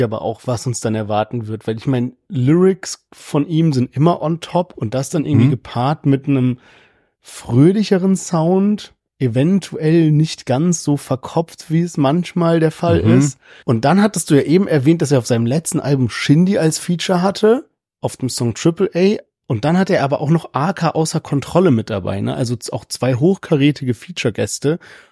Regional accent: Heidelberg, Baden-Württemberg, Germany; meiner Heimatstadt Heidelberg, mit unserer Heimatstadt Heidelberg verbinde. Lennart und ich beide aus Heidelberg

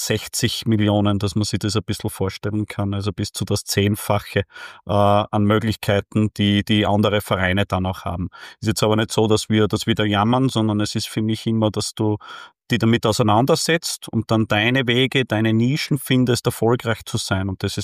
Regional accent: Waldbach, Styria, Austria; Also ich komme aus Waldbach, bin dort aufgewachsen. Meine Eltern beide in Waldbach ansässig gewesen

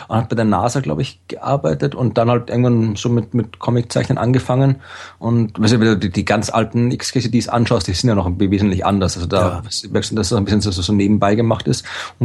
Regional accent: Austria; was ich als Österreicher natürlich gut finde.

